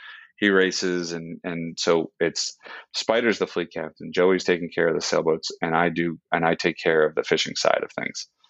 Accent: Annapolis, Maryland, United States; also born or lived in Outer Banks, North Carolina; I grew up on the Chesapeake Bay and grew up a little bit in North Carolina in the Outer Banks. My dad was a Secret Service agent, so that's why we lived in Annapolis and lived on the Chesapeake Bay

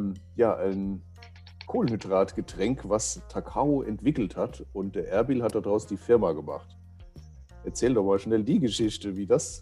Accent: Langenhahn, Rhineland-Palatinate, Germany; Ich bin aus Langenhahn, das sind 6 Kilometer.

